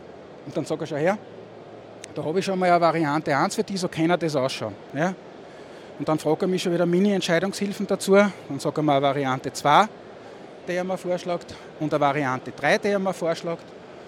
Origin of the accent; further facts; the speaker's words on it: Styria, Austria; accent: Murtal dialect; sogar in meinem Murtaler Dialekt.